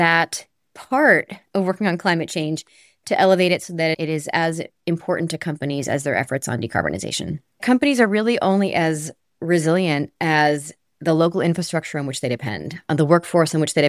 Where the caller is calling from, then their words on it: Washington, District of Columbia, United States; I'm calling from Washington, D.C., where C2ES is located.